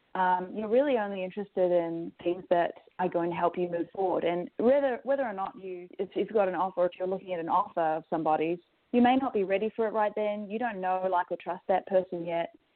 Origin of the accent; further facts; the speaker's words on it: New Zealand; I wrote a post about how I grew up in New Zealand fishing with my dad.